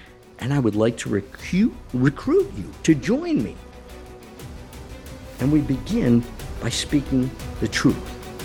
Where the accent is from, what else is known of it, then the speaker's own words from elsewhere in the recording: United States; as a Christian, as a physician, as a retired Air Force officer, as an American, as a husband, father, and now grandfather